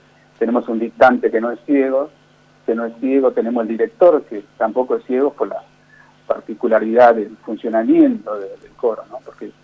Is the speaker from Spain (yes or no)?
no; Tartagal, Salta, Argentina; tengo muy muy buenos recuerdos de mi infancia, de haber crecido en Villa Saavedra cuando yo me vine, todavía no he tenido el avance que tiene al día de hoy este lugar, no este barrio de Tartagal.